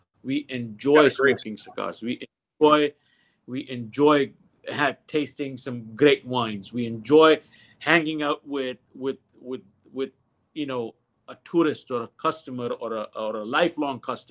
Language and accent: English; India; Even I won't be. Me as Indian, if I go there and want to party at 3 o'clock at night, I won't be spared.